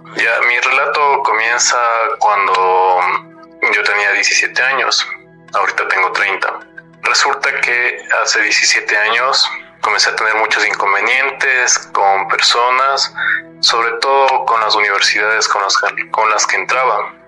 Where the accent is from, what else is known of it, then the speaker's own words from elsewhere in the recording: Ecuador; soy de San Gorky, Ecuador.